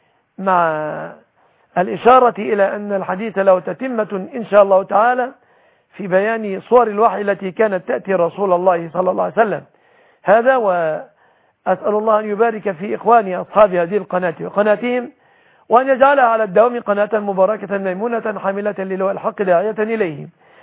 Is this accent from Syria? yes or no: no; Egypt